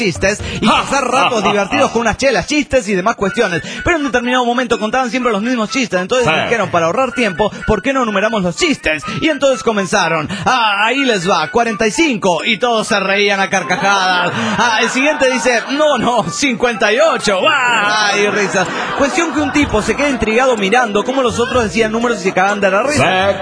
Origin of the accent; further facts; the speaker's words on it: Bogotá, Colombia; de Bogotá, Colombia.